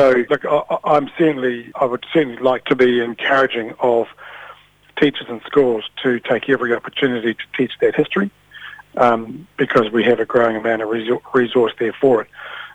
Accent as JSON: {"language": "English", "country": "New Zealand", "tie": "born or raised there", "said": "growing up in New Zealand"}